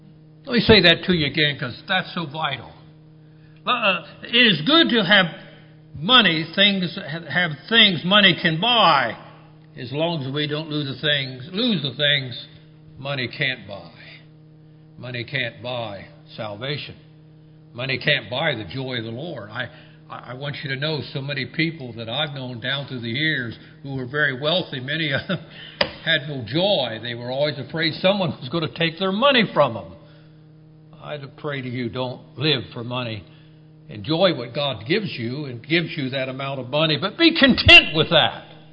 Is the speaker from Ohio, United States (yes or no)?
yes; Ohio, United States; now unless you're in Ohio, then it's washed. I'm from Ohio.